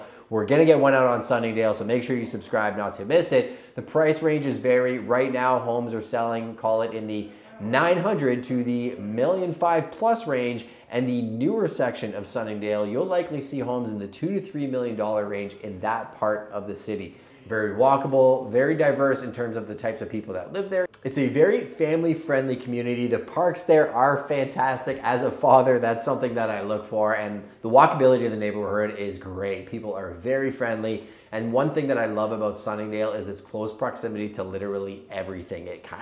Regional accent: Canada; we're Canadian

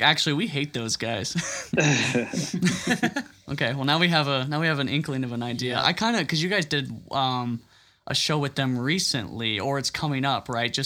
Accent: Iowa, United States; I guess because we're from Iowa and Iowa doesn't really have a scene.

